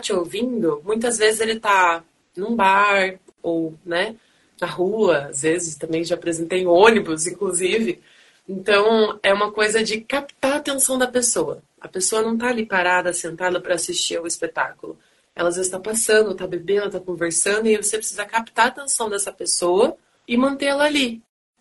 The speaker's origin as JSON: {"language": "Portuguese", "region": "São Paulo", "country": "Brazil", "lives_now": "Curitiba, Brazil", "said": "Eu sou de São Paulo, na verdade. Nasci em São Paulo, ficada aqui em Curitiba. Então, eu me considero quase curitibana já."}